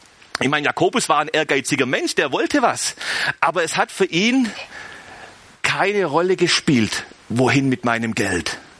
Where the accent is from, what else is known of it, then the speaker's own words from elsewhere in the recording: Germany; Ey, sind wir Deutsche gelegentlich kompliziert